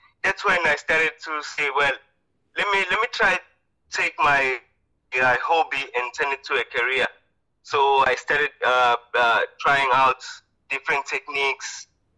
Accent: South Africa; from South Africa, and I was born here in South Africa, and I'm 37 years old.

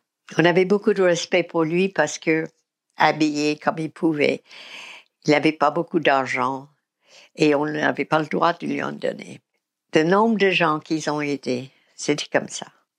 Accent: United States; French is a second language; moved away; je me suis habillée avec un blue jeans, parce que je suis américaine

